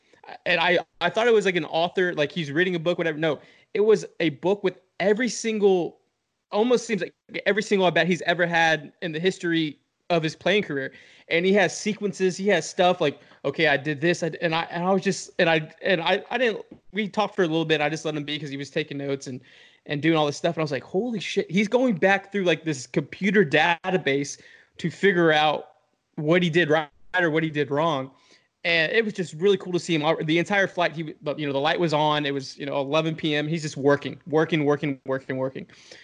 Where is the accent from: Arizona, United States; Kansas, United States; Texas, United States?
Texas, United States; Spring; I grew up in Spring, you know, right off 2920. I went to Klein Collins.